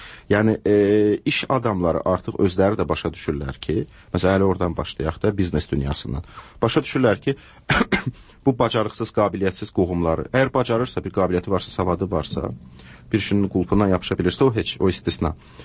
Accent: Baku, Azerbaijan; Ki, mən məsələn, Sovetskada da olub böyümüşəm.

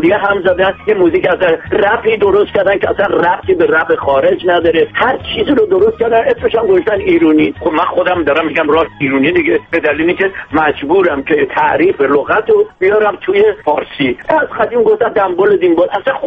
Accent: Iran; ما همه ایرانیم، هر جا باشیم

